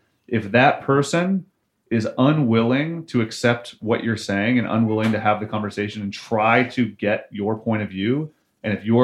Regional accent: Appalachia, United States; growing up in Appalachia was a really strange thing that I think made me feel marginalized a lot of the time

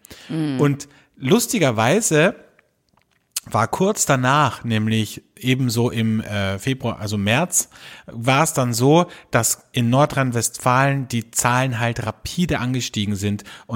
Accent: Austria; also bei uns in Österreich zumindest, der bekanntesten Tierauffangstationen

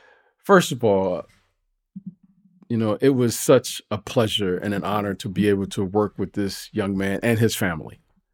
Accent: Detroit, Michigan, United States; You know, you and I grew up in Detroit. We know that story.

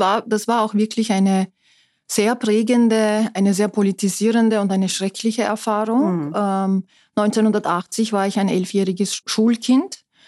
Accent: Istanbul, Turkey; moved away as an adult; also born or lived in Ankara; now in Innsbruck, Austria; Also wir zwei Kinder sind in Ankara auf die Welt gekommen. Aufgewachsen bin ich allerdings in Istanbul, wohin wir dann gezogen sind. Und mit 19 bin ich dann nach Österreich gekommen, allerdings nicht nach Wien, sondern nach Tirol, nach Innsbruck.

